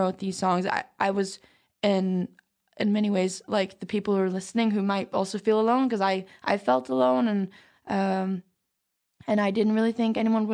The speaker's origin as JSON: {"language": "English", "country": "Norway", "said": "I'm from Norway, which is like the safest country in the world, from like a middle class family."}